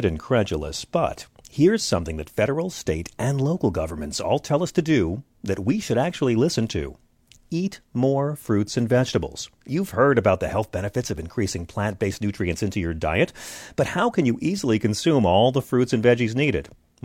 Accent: New York, United States; They don't say upstate in California, but I'm from New York.

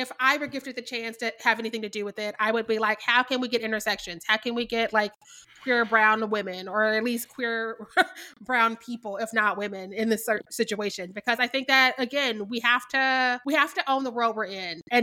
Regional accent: Missouri, United States; I always butcher her name because I'm from Missouri

